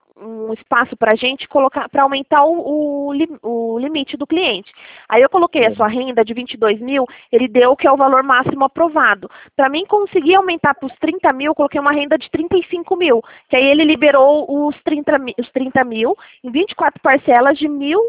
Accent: Itatiba, São Paulo, Brazil; eu sou aqui de Itatiba.

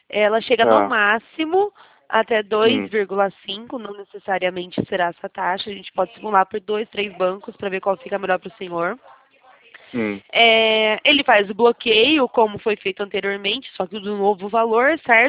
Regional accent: Campinas, São Paulo, Brazil; sou de Campinas, São Paulo.

